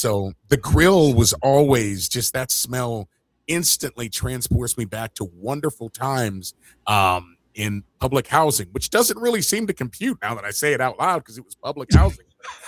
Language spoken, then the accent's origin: English; Chicago, Illinois, United States; now in Oklahoma, United States; And for me, growing up in Chicago, never having a proper backyard until I was an adult and living here in Oklahoma